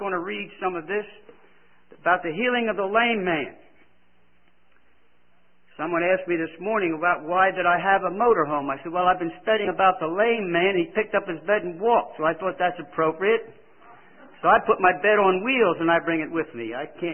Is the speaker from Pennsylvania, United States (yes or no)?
yes; Philadelphia, Pennsylvania, United States; moved away as an adult; now in Georgia, United States; we came from Philadelphia 41 years ago